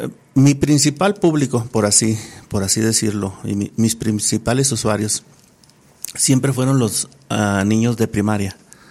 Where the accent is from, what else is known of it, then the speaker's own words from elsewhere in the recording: Monterrey, Nuevo León, Mexico; also born or lived in Mazatlán / Canatlán; Tenía 6 años, no vivía en Durango. Ya para ese tiempo yo ya radicaba en Monterrey, en Monterrey, Nuevo León. Una parte de mi niñez transcurre en Monterrey, otra parte de mi niñez transcurre en Mazatlán. Nacido en Canatlán.